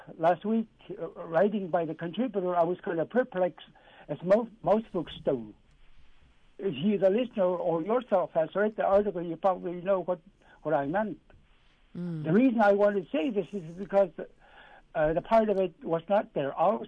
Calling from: Eek, Alaska, United States; I'm calling from Eek.

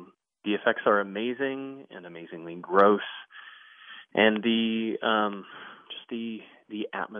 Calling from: Raleigh, North Carolina, United States; I teach film studies at NC State, and I'm calling from Raleigh.

